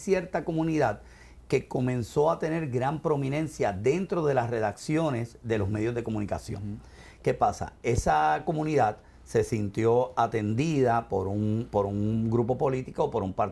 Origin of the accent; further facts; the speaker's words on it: Puerto Rico; born there; Bueno, yo soy nacido en Puerto Rico. En Puerto Rico hice mi carrera en medios de comunicación.